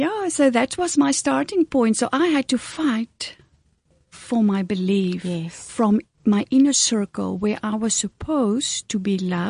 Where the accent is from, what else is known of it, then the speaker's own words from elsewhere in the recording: Coles River, South Africa; first language Afrikaans; English is a second language; when I was growing up in Coles River on a farm, in a normal Afrikaans family with siblings and parents in the house.